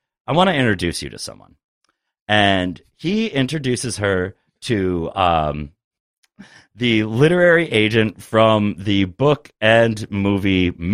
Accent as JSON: {"language": "English", "town": "New York City", "region": "New York", "country": "United States", "said": "I'm from New York City."}